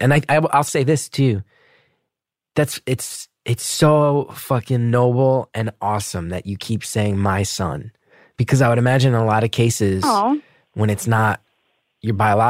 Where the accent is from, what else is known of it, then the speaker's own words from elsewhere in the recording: New Jersey, United States; I know where I grew up in New Jersey with the Division of Youth and Family Services.